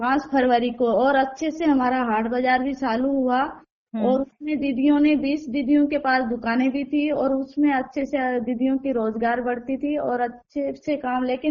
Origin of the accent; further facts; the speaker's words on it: Kariyade, India; ग्राम करियदे की रहने वाली हूँ।